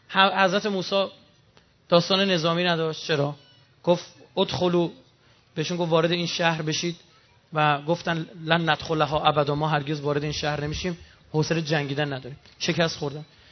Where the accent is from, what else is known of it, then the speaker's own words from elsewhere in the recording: Iran; ما ایرانیام خیز برداشتیم برای ظهور دیگه